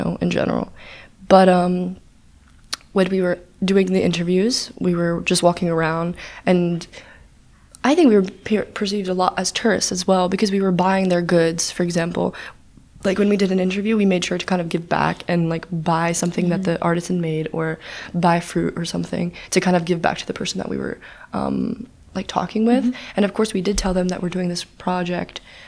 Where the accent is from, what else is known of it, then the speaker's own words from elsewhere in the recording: United States; Because I'm Greek-American and I grew up in America.